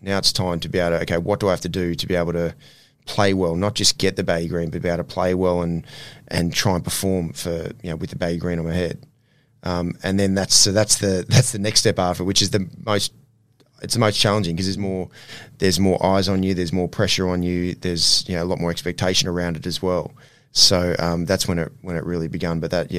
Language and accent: English; Ipswich, Australia; my environment that I grew up in around Ipswich, growing up in Ipswich as well, was a sporting community in a big way.